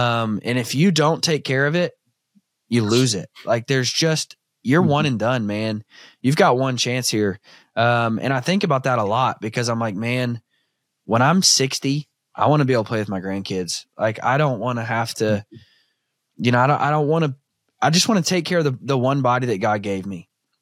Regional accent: Arkansas, United States; I grew up in Southern Arkansas, like hunting deer at beer camp

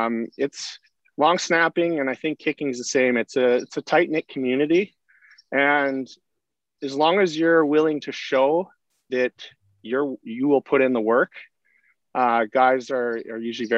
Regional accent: Sherwood Park, Alberta, Canada; I grew up in Sherwood Park, you know, working 50-50 at the games growing up

